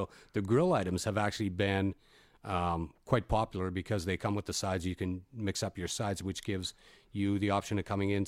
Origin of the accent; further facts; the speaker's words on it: Canada; I am Canadian.